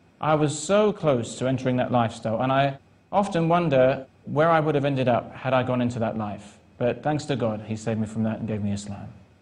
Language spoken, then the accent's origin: English; United Kingdom; I'm from Britain. I was raised in a non-religious secular family.